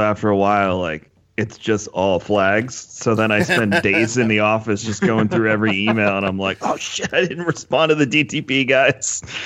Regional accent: New York, United States; moved away as an adult; now in Tampa, United States; Yeah, I born and raised in Long Island. I lived there till end of 2016 or 15. I don't know, 2015. Mm-hmm. And then I moved down here to Tampa.

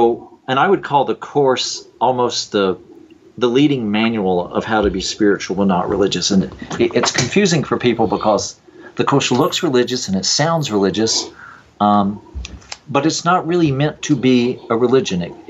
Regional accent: North Carolina, United States; Well, I grew up in North Carolina around evangelical Christianity

